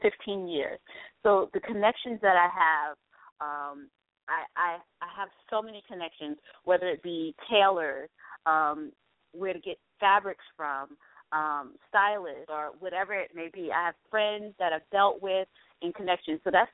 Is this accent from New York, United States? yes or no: yes; Mount Vernon, New York, United States; now in New Jersey, United States; Well, I came to New Jersey about 8 years ago. Like I said, I'm from Mount Vernon. I went to school in Virginia, and when I came back to New York to look for work, I started working in New York